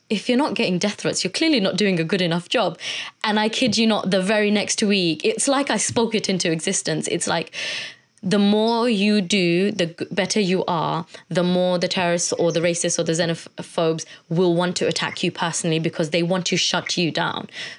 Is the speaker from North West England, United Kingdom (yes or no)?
no; London, United Kingdom; I'm an activist from East London trying to build bridges between communities who were attacking one another.